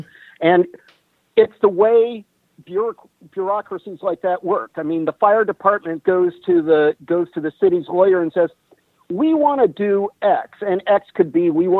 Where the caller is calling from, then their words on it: Ohio, United States; calling from Ohio.